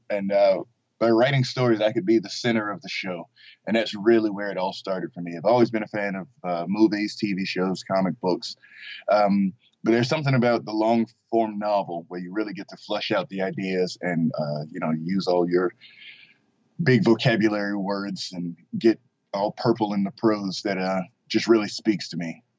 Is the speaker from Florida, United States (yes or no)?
yes; Florida, United States; I'm from South Florida.